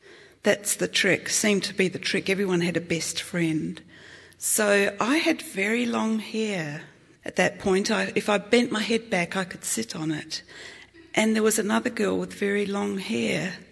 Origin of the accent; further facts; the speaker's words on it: Adelaide, South Australia, Australia; Well, I grew up in Adelaide, Australia.